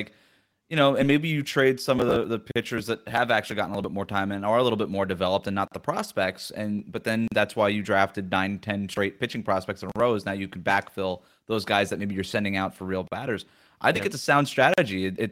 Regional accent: Florida, United States; born there; I was born in South Florida. I have to root for this team.

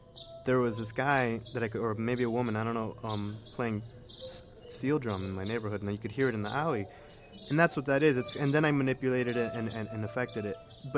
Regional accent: Florida, United States; No, because I grew up speaking Spanish and English my whole life. And, mm-hmm. and growing up in South Florida, like, everybody I grew up with, most of everyone was from somewhere in Latin America.

